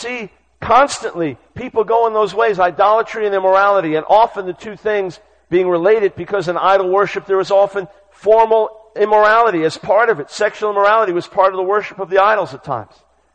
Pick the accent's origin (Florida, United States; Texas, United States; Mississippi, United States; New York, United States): New York, United States; But I'm from New York originally